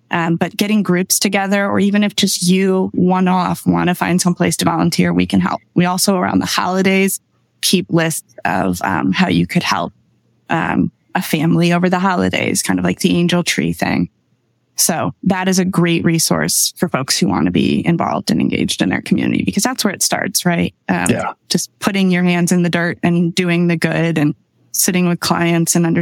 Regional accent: Michigan, United States; And I'm from Michigan, where there's a lot of Dutch people.

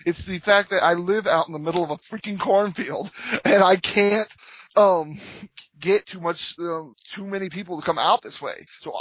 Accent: Milan, Indiana, United States; Okay, so I'm from Milan, Indiana.

